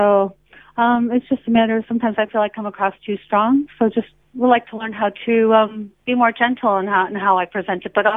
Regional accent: United States; now in Australia; since I'm American and I'm in Australia

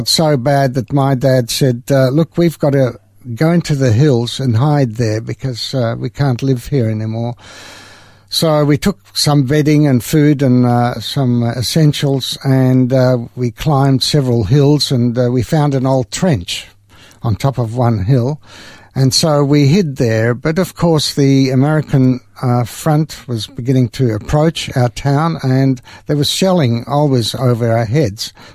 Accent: Hungary; English is a second language; she tried to say, because she knew a little bit of French, that we are from Hungary. And the soldiers thought we were hungry.

